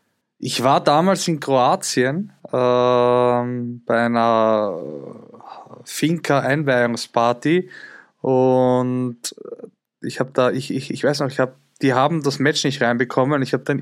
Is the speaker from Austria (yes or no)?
yes; Austria; Natürlich bin ich Österreicher